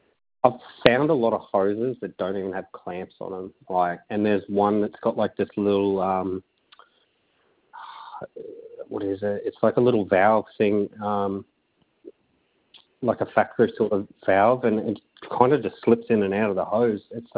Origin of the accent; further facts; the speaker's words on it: Queensland, Australia; I'm a Queenslander.